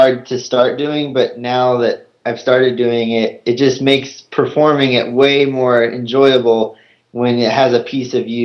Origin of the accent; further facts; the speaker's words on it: Lebanon, Indiana, United States; an awesome magician named Mark Lehman from Lebanon, Indiana, which is my hometown.